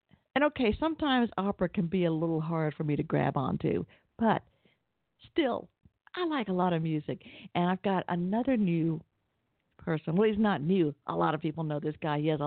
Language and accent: English; Atlanta, Georgia, United States; I grew up in Atlanta